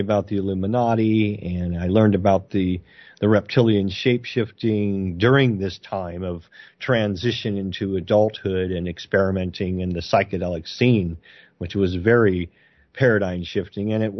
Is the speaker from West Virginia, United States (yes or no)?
no; California, United States; I grew up in the Bay Area in the, well, we'll say the late 80s and the early 90s